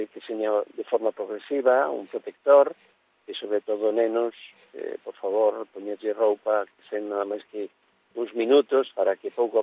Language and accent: Galician; Galicia, Spain; pero como bon galego, eu penso que hasta o 40 de maio non te saques o sallo.